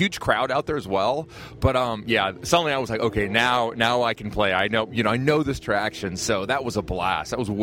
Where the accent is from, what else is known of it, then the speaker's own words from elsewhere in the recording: New Mexico, United States; I'm originally from New Mexico, and our last stage of the day is dirt that looks like New Mexican dirt.